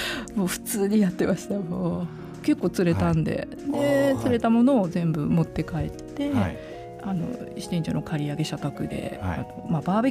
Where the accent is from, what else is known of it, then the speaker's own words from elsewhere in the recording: Kitakyushu, Fukuoka, Japan; moved away as an adult; 出身は福岡県の北九州市です